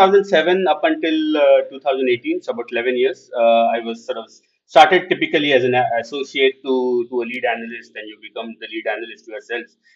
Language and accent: English; Mumbai, Maharashtra, India; because I come from Bombay, you will work with L&T or Reliance or something of that sort